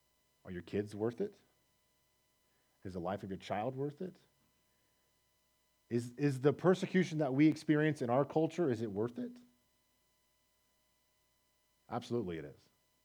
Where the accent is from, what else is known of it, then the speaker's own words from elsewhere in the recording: United States; born there; I was born in America. By God's sovereign grace, I was born in a Christian home, in a Christian time